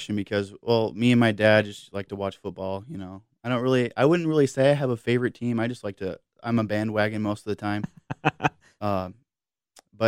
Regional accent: Concord, United States; I'm like, yeah, I'm from Concord.

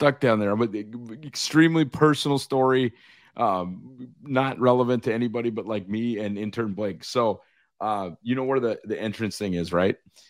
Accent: Northwood, North Dakota, United States; I'm from Northwood. Region 2, I think we used to be like District 8, but I can't remember.

